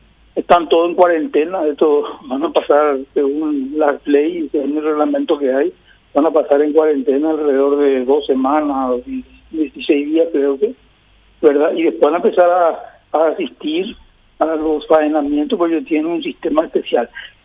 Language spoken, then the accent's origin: Spanish; Paraguay; nosotros como paraguayos y como productores